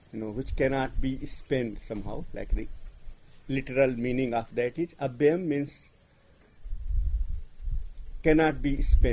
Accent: India; accent: Hindi English; English is a second language; you know, if because of my Hindi English accent, you know, please, if you have any difficulty, so please feel welcomed to ask

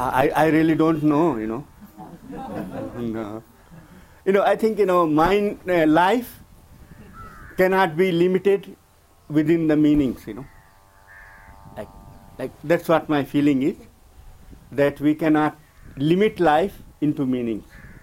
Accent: India; English is a second language; I was chewing pan, you know, like, as Indian, you know, like, most of Indians, you know.

